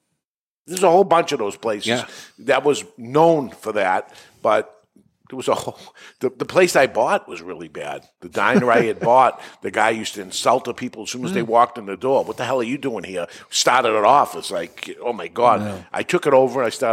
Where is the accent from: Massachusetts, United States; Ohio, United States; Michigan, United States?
Massachusetts, United States; East Boston; I grew up in East Boston, Everett area.